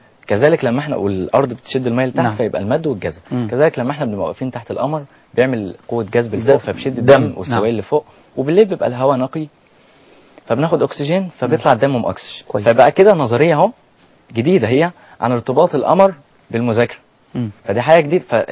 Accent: Mansoura, Dakahlia, Egypt; عندنا في المنصورة

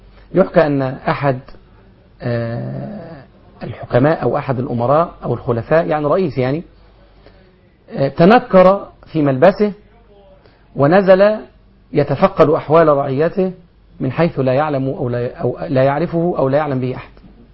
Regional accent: Egypt; وبدات عندنا في مصر دلوقتي تلاقي راكب عربية ومعلق عليها فور سيل للبيع.

